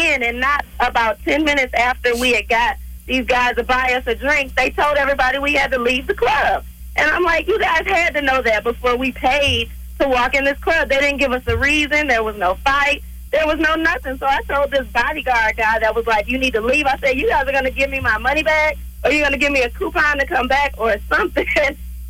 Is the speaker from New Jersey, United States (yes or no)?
no; Michigan, United States; Well, I'm from Michigan, and I was at a club in Detroit one year